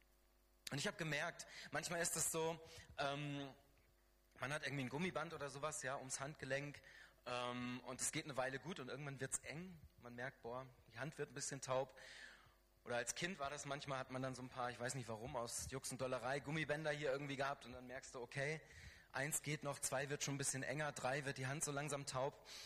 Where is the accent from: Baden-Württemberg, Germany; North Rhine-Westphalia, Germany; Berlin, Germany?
Baden-Württemberg, Germany; Wir kommen aus Baden-Württemberg.